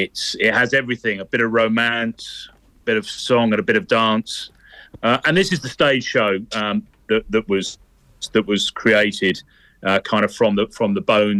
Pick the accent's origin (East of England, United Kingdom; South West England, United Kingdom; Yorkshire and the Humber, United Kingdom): East of England, United Kingdom; Bury St Edmunds; So I'm actually from Bury St Edmunds, and I've done plenty of stuff on the theatre hall stage there.